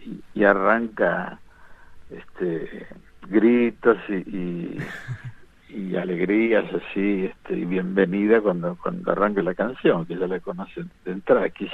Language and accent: Spanish; Buenos Aires, Argentina; also born or lived in Italy; hay montones de situaciones desde que nací, que yo estaba en Italia